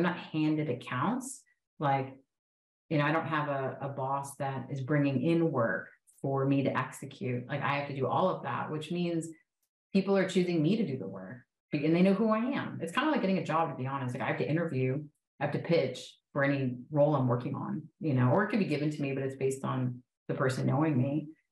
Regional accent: New York, United States; also born or lived in Virginia / Washington, D.C. / Austin; I actually lived in DC for a while. I'm a New Yorker, but I moved from New York to Virginia, to DC, to Austin. So, but love DC.

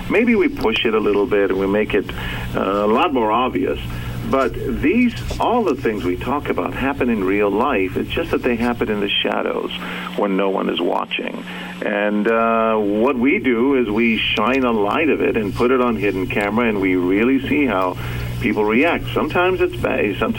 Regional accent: San Antonio, Texas, United States; where I grew up in San Antonio, in poverty. We were migrant farm workers.

